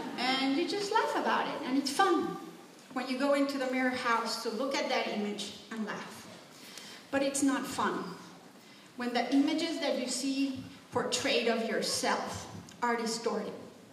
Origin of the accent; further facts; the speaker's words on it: Mexico; English is a second language; when you hear my accent and you ask me where I am, I tell you Mexico. I'm a Mexican immigrant.